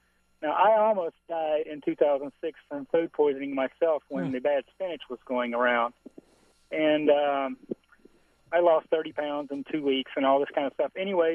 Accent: Georgia, United States; I grew up in Georgia, and part of Georgia history in school that you're required to take, they go kind of deeply into the Cherokee history of Georgia

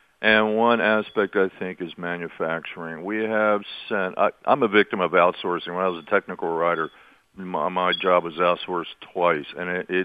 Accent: New Jersey, United States; I grew up in New Jersey. I worked in factories

